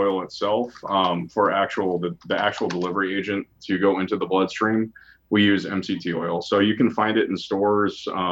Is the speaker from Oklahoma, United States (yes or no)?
no; California, United States; because I know what it was like growing up in California as a kid.